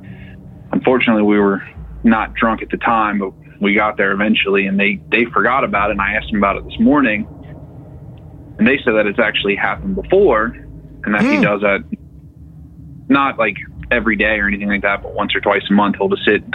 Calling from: Cincinnati, Ohio, United States; Hey, this is … from Cincinnati.

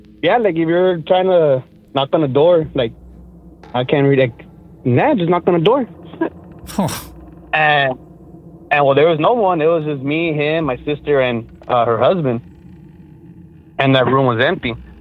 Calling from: McAllen, Texas, United States; Yeah, I'm calling from McAllen, Texas.

